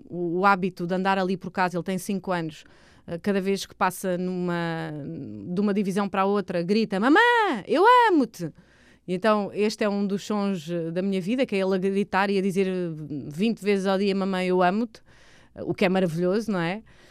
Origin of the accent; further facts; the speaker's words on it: Abrantes, Santarém, Portugal; also born or lived in Mação; Eu vivi quase sempre em Abrantes. Nasci em Mação, mas vivi em Abrantes. E nós vivíamos na cave de um prédio, um bocadinho afastado do centro